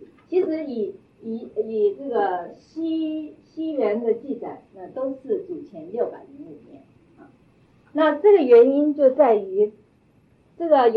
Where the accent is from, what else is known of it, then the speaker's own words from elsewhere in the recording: China; 就是这个像我们中国人也是，我们中国人有农历是不是？